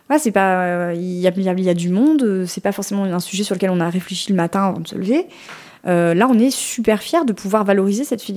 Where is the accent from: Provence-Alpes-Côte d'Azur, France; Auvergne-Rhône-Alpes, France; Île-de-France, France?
Auvergne-Rhône-Alpes, France; pas oublier que je viens de la vallée du Grésivaudan, de la Chartreuse en général.